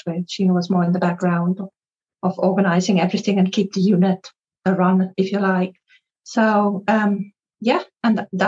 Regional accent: South Africa; now in United Kingdom; So I'm born and bred South African, and we immigrated in 99. So yeah, nearly lived longer here now than I lived in worked in South Africa, certainly.

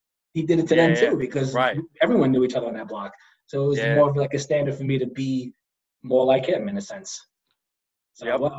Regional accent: Brooklyn, New York, United States; It's also I'm from Brooklyn. So you don't know people being fake. Up here, no one's fake.

